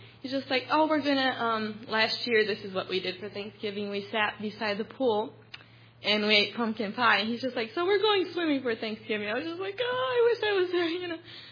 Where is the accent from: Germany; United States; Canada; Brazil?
Brazil; I'm from Brazil, South America